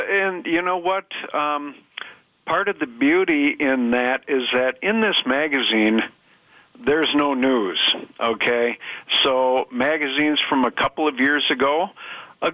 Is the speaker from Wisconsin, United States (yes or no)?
yes; Green Bay, Wisconsin, United States; I grew up in Green Bay.